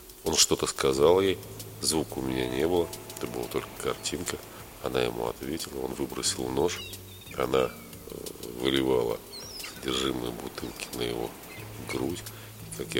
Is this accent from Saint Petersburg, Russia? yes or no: yes; Saint Petersburg, Russia; Женщина спросила, русский я или нет. Я сказал, да, я русский, из Питера. Вот тогда говорили, не из Питера, а из Ленинграда.